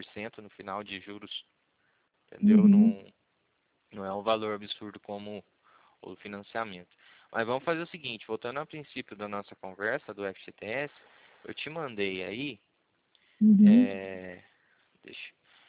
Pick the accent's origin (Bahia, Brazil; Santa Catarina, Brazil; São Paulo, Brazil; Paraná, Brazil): Paraná, Brazil; Cornélio Procópio; Eu sou de Cornélio Procópio.